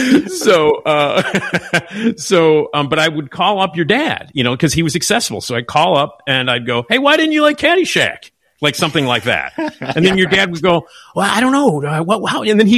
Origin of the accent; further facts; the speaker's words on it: Chicago, Illinois, United States; I grew up on Addison, just blocks away from Wrigley Field, so I am a Cubs fan.